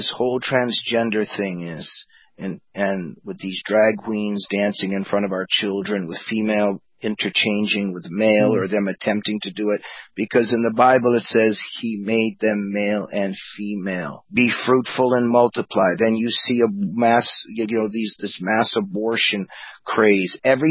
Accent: United States; Well, look, you know, my parents escaped the Soviet Union. I was growing up in the West. I was growing up in the United States

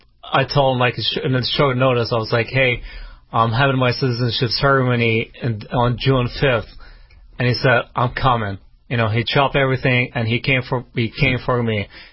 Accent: Baghdad, Baghdad Governorate, Iraq; moved away as an adult; now in United States; I was born in Iraq in Baghdad. I lived my whole life. I didn't move here until I was 24.

